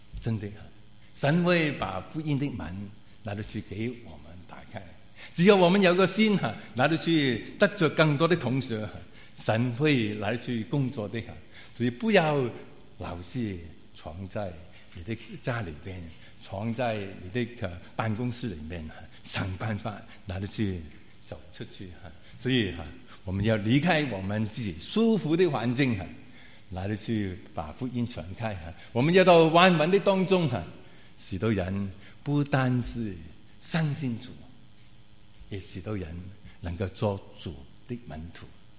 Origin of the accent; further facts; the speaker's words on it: China; 只是我晓得他是中国人，他也晓得我是中国人